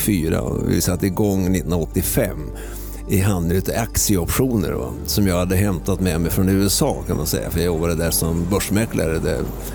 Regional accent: Östergötland, Sweden; born there; jag håller på GIFK och Norrköping eftersom jag är född i Östergötland.

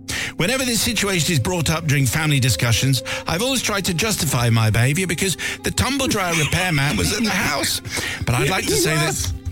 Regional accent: Bristol, South West England, United Kingdom; I should say, Simon, we come from Bristol, so bring on the farmer's accent.

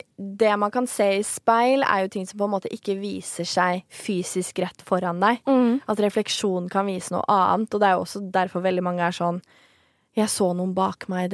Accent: Nesodden, Akershus, Norway; jeg husker veldig godt at hjemme på Nesodden hos familien, så hadde jeg før på mitt gamle rom da, en hel speilvegg.

